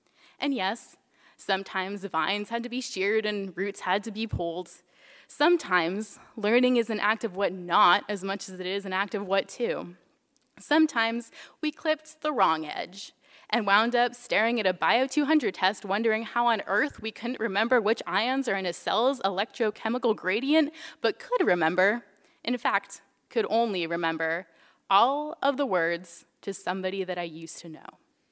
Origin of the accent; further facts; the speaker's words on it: New Mexico, United States; because I'm originally from New Mexico, a land of cacti, pinyon trees, and beige